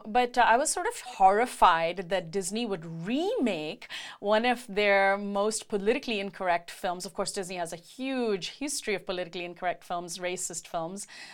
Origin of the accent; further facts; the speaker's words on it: India; is this like anglicized version of an Indian name that I, as an Indian, have never heard of.